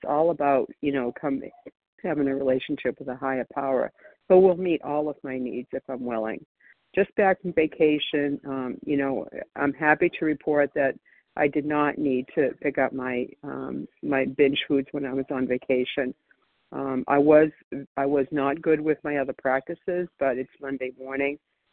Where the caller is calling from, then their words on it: Florida, United States; I'm calling from Florida today.